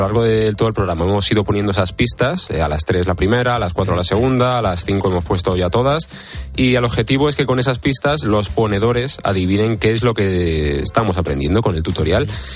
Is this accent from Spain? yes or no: yes; Alicante, Valencian Community, Spain; soy de Alicante